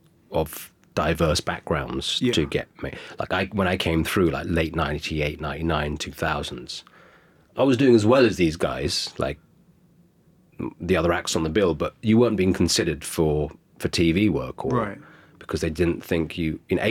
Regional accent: England, United Kingdom; So it was almost like being British and Indian. You know, you go home and you go to family events and they're all very Indian, and you go to hang out with you and Greg, and I'm very English.

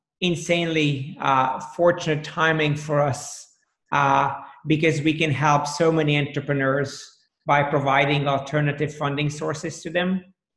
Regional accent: Hungary; English is a second language; So as perhaps you can detect from the accent, I'm from Hungary originally, was born and raised, studied economics

